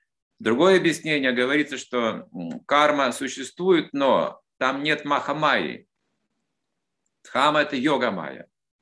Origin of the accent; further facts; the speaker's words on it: Russia; Когда меня спрашивают, откуда, я говорю, я из России.